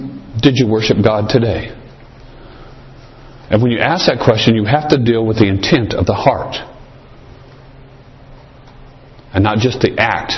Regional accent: Chandler, Arizona, United States; I grew up in Chandler. And Chandler is a pretty, especially at that time, it was a farm community.

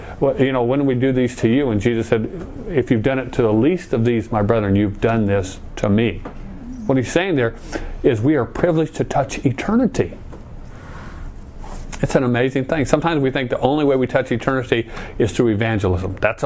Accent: Chandler, Arizona, United States; When I grew up in Chandler, we used to have the irrigation ditches that came through to the communities

